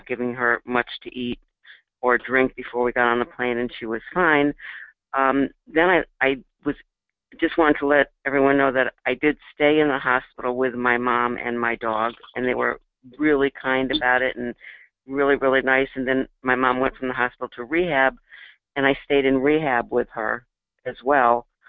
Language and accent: English; Florida, United States; from Florida.